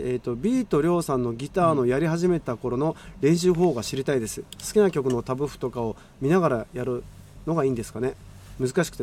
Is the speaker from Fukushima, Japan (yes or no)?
no; Otaru, Hokkaido, Japan; moved away; 俺の実家が北海道小樽銭箱3丁目まで一緒だからただ502番地もあんだ、それ知らなかった。